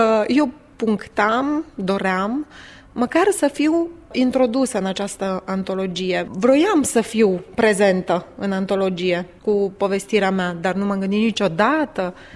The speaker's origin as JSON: {"language": "Romanian", "country": "Romania", "lives_now": "Italy", "said": "că inima mea este legată pe jumătate de Italia și în întregime totuși inima mea este română. Eu sunt româncă."}